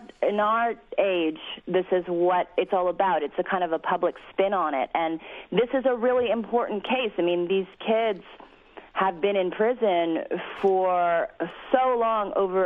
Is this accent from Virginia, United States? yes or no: no; San Francisco, California, United States; I grew up in San Francisco during that time, and Harvey Milk, when I was a child, was one of my big heroes